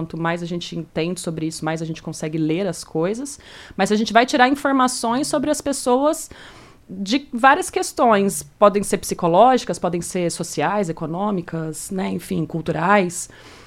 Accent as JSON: {"language": "Portuguese", "region": "Minas Gerais", "country": "Brazil", "said": "Bom, eu sou mineira, né, do interior, e desde criança eu tive muito contato com costura, bordado"}